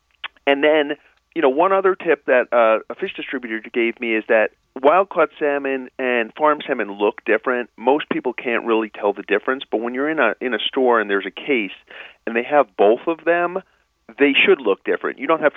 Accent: New York, United States; I grew up in New York, you know, bagels and lox, very important part of the weekend.

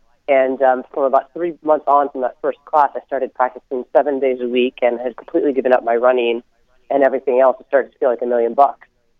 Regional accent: California, United States; I grew up in California, a major athlete my whole life, running about 60 miles a week

